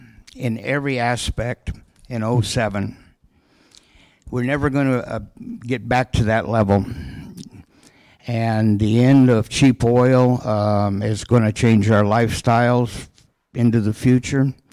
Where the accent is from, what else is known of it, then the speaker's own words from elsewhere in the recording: Santa Barbara, California, United States; I come from Santa Barbara, California.